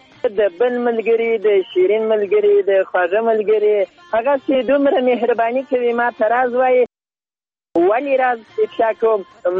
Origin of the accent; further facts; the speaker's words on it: Zabul, Afghanistan; now in Ghazni, Afghanistan; زه اصلا د زابل اوسېدونکی یم. دا وخت غزنې ته اوسېد